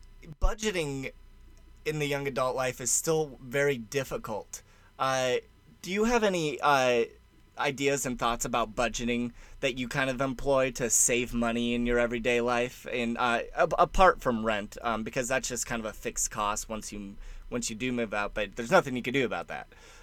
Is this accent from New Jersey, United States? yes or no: no; California, United States; I like making fun of Texas because I'm from California, but I love Texas.